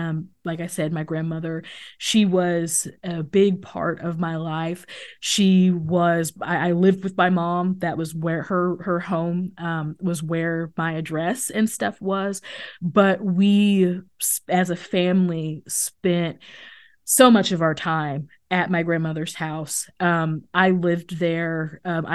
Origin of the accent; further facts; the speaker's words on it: Kansas City, United States; But I grew up outside of Kansas City, and I had I guess relatively large extended family, and in fact that's who helped raise me.